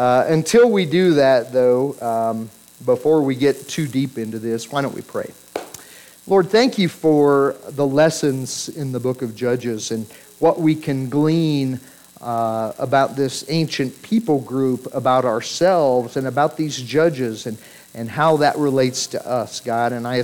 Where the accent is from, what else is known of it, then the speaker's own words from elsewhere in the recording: Gunnison, Colorado, United States; I remember when I was a kid and growing up in Gunnison, I remember wandering around the mountains that I grew up